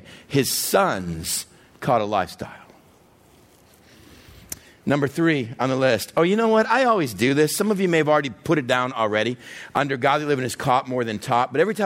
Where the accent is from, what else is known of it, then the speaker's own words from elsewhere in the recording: Texas, United States; See, I grew up in West Texas. We went out to the levee. It's the only place you can find water.